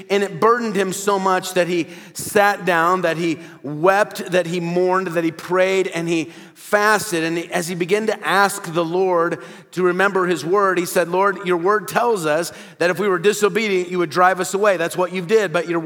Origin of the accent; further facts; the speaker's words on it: Midwest, United States; I grew up in the Midwest, and very often when I would drive to school in the mornings in the wintertime